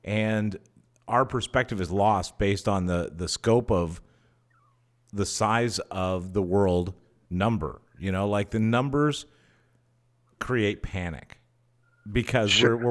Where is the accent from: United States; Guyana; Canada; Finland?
Canada; We're Canadian guys, if you're listening to this anywhere else in the world.